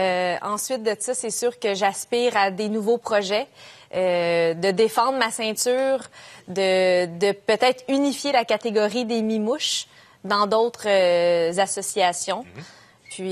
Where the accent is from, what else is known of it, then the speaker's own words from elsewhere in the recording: Joliette, Quebec, Canada; moi, je viens de Joliette, sur la rive nord.